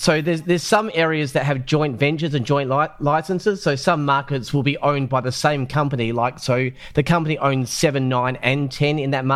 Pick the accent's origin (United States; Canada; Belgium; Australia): Australia; We're all Australian. It doesn't matter whether you live in Sydney or whether you live in the region.